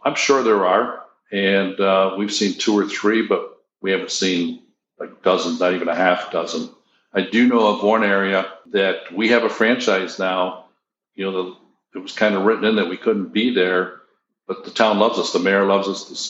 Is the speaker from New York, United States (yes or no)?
yes; Buffalo, New York, United States; In Buffalo, New York, my home state, they just signed on a couple of weeks ago.